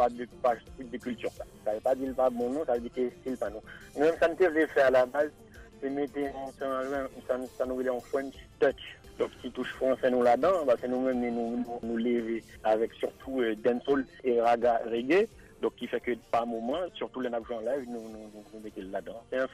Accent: Haiti; comme par nous mettons dans le conservatoire, en tant qu'haïtien, nous tout piqué dans la fait qu'on parle

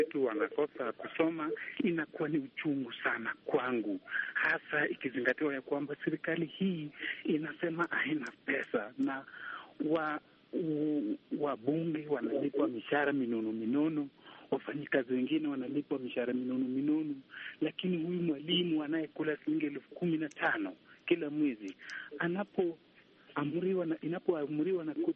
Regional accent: Kenya; Na mimi nikizungumza kama Mkenya

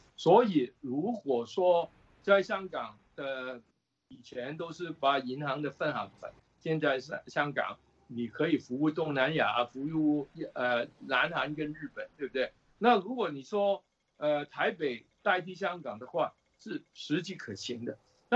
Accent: Guangdong, China; 就变成我们广东人说的那种糖水滚糖鱼

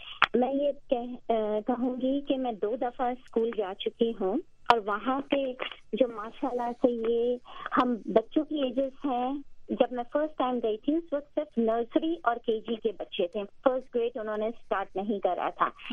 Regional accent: Karachi, Sindh, Pakistan; میرا تعلق کیونکہ کراچی میں سے ہے

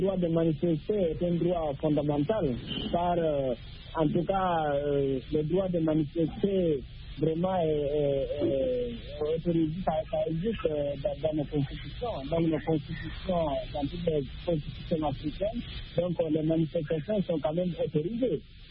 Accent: Guinea; surtout dans mon pays d'origine, la Guinée-Conakry

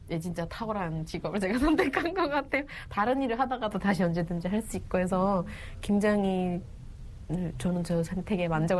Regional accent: North Korea; now in South Korea; 나 북한에서 왔으면 선생님이 북한에서 왔으면 전 우주에서 왔어요.

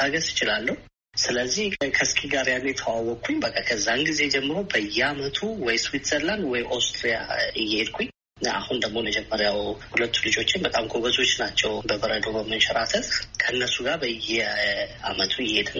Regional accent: Ancharo, Amhara, Ethiopia; እኔም በልጅነቴ የአንቻሮ በምትባል ተራራማ አካባቢ ነው ያደግኩት።

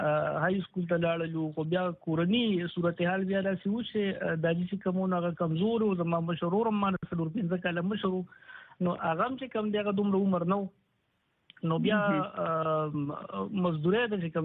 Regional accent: Mardan, Khyber Pakhtunkhwa, Pakistan; زه د مردان د یو ورکوټی کلی نوی رولیا سره تعلق لرم په 1901 نوی کې زما په دغه کلی کې سترګې غړېدلې دي مونږ بیسیکلی چې کوم دی د مردان د ګمبت کندر سیمې سره تعلق لرو

